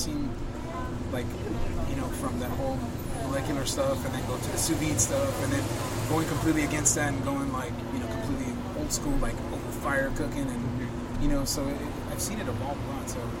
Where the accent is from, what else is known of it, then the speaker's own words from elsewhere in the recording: Pico Rivera, California, United States; Yeah, born and raised. I was born here in Los Angeles, and I was raised in Pico Rivera.